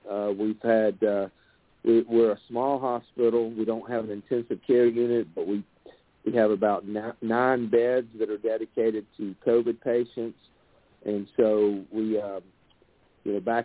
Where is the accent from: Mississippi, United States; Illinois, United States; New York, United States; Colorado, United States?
Mississippi, United States; I'm 55 years old. I was born and raised in Mississippi. I was raised on the Mississippi Gulf Coast. My mother and father are from the northern part of the state.